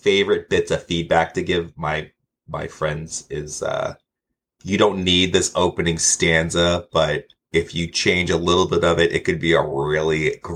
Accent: Southern United States, United States; I'm from the South, and I love snow.

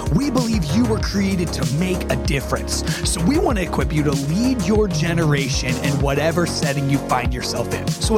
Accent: Pittsburgh, Pennsylvania, United States; I'm from Pittsburgh, so I like you, but I don't know if I like Ohio.

